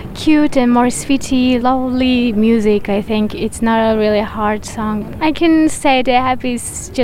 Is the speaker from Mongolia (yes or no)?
yes; Mongolia; now in Eskişehir, Turkey; I'm from Mongolia, and I'm studying here for 6 years.